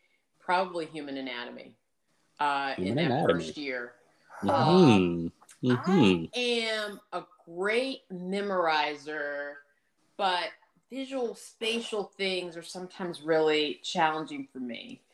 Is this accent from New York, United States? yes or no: no; Portsmouth, Virginia, United States; I'm from Hampton Roads. So I went to high school in Portsmouth, Virginia.